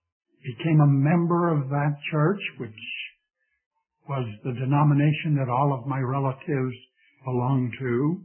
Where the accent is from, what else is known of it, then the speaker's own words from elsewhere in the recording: Duluth, Minnesota, United States; born there; Well, I was born in Duluth, Minnesota. That was not my choice.